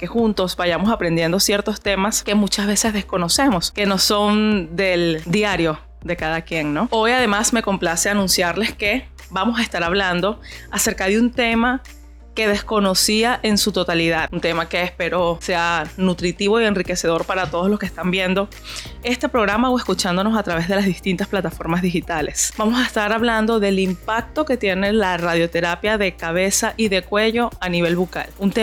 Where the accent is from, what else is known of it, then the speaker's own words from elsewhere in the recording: San Juan de los Morros, Guárico, Venezuela; San Juan de los Morros, estado Guárico, mi San Juan querido, de donde soy yo.